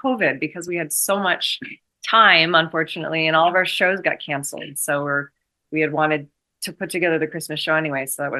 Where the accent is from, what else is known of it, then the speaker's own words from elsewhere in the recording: Rutland, Vermont, United States; also born or lived in Burlington; now in Las Vegas, United States; I lived in Burlington for like 13 years before I moved out to Vegas, but I'm originally from Rutland, Vermont, about an hour and a half south.